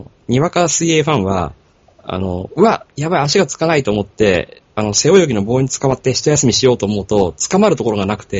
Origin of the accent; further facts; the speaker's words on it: Shizuoka, Japan; 私は静岡なんですけども